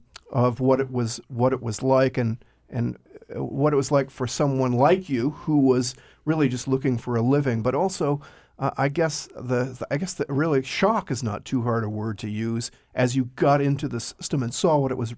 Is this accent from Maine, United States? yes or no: yes; Thomaston, Maine, United States; I grew up in Thomaston, home of the former Maine State Prison